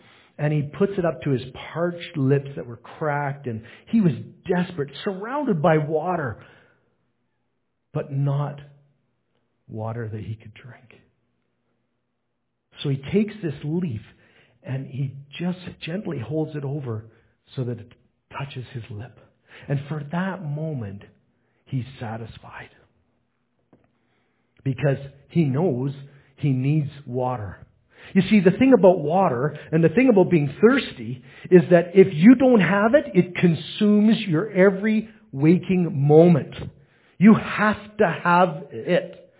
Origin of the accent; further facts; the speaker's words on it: Canada; because I was from Canada and going to the States, I didn't have any water with me.